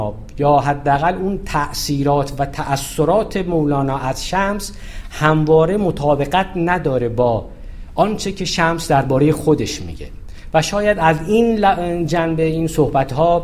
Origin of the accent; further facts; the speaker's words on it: Shiraz, Fars, Iran; من هم اهل شیرازم